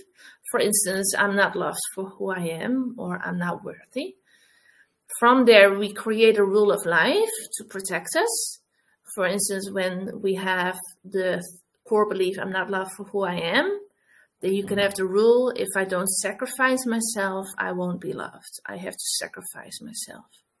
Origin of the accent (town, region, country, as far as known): Netherlands; English is a second language